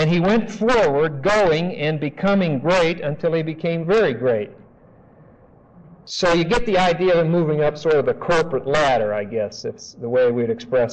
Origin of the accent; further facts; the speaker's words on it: Denver, Colorado, United States; I'm from Denver. You've probably never heard of it. It's a place that when you fly from Los Angeles to New York, you sort of fly over it. There's a state there called Colorado.